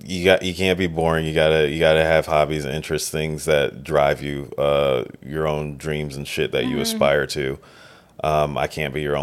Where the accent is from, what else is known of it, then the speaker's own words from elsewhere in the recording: the South, United States; You know, like I grew up in the South, so it's like I have friends that got married in their 20s